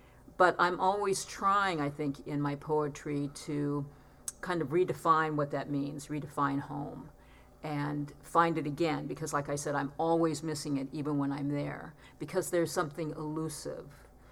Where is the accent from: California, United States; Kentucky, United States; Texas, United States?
California, United States; a lot of people ask me what growing up in California was like.